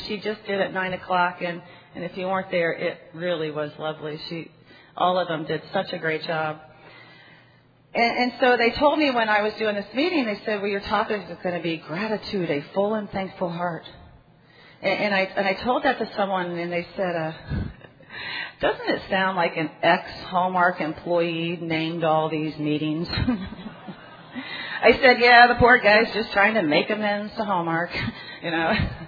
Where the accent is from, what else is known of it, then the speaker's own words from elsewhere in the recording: Vero Beach, Florida, United States; I'm from Vero Beach, Florida. And I am a member of the Vero 12 and 12 group.